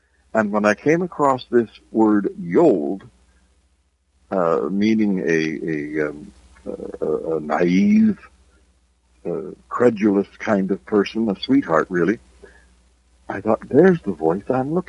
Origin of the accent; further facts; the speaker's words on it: Hamilton, Ontario, Canada; also born or lived in Niagara Falls; Well, I began in Hamilton, where I mostly was raised. I was born in Niagara Falls, and then the family moved to Hamilton, and that's where I spent a lot of my first years.